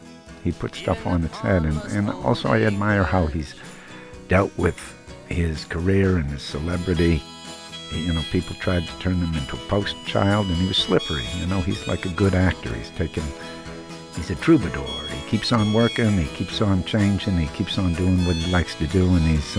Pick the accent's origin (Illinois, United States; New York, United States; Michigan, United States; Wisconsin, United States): Wisconsin, United States; You know, I grew up in Wisconsin, and I came from a big family.